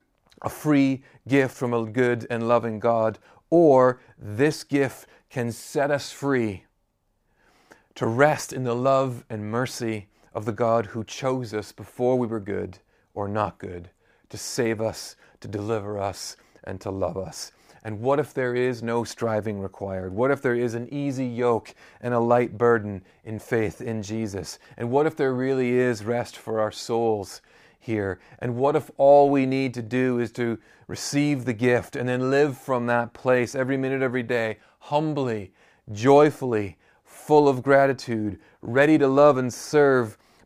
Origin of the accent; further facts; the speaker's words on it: Midwest, United States; And I grew up in the Midwest of America, and we're exactly the same way.